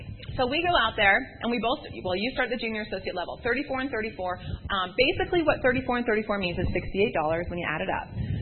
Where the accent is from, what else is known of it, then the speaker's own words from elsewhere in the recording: Canada; Now, as a Canadian, when I first heard about this, I was like